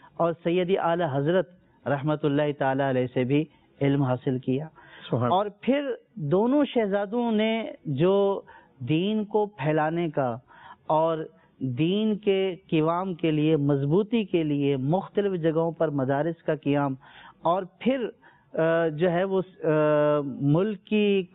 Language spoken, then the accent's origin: Urdu; Dera Ghazi Khan, Punjab, Pakistan; ہمارا علاقہ ڈیرہ غازی خان